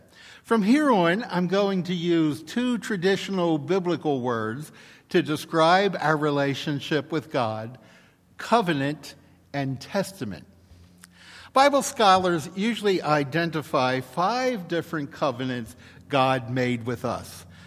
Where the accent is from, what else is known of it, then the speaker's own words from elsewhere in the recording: Maryland, United States; that became my home state of Maryland.